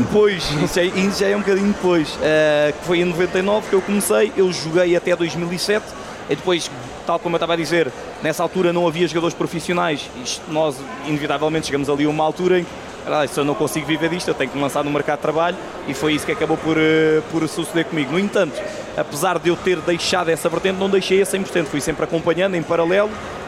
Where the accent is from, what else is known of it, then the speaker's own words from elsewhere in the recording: Lisbon, Portugal; como eu sou de Lisboa e infelizmente não, na minha opinião não há tantos eventos aqui no Norte